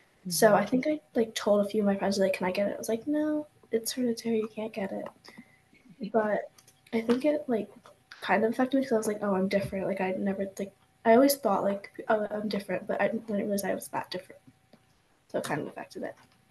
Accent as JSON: {"language": "English", "town": "Verona", "region": "New Jersey", "country": "United States", "said": "I'm 13 years old. I'm from Verona, New Jersey."}